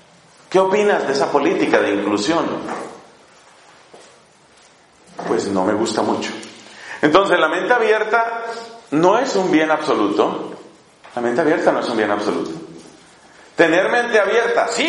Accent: Colombia; Entonces ya en mi país, tan vergonzoso en tantas cosas, algunas cosas buenas tiene Colombia, pero tiene tantas vergüenzas.

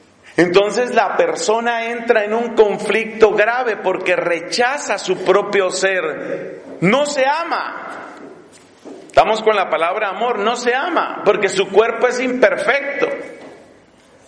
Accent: Colombia; Estuvo trabajando en la ciudad de Cali, una ciudad que es famosa en mi país por la belleza de sus mujeres.

